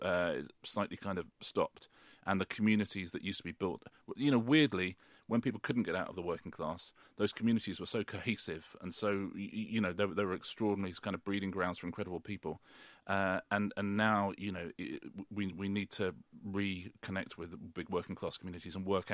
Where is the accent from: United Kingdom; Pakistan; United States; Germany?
United Kingdom; I grew up in the British working class, and now I'm very, very, very much in the British middle class.